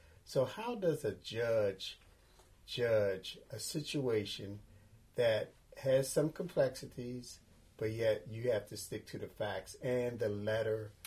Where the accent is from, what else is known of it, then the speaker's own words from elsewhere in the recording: Washington, District of Columbia, United States; And I'm from Washington, D.C. And usually you get something in the mail that tells you that your tag is about to expire.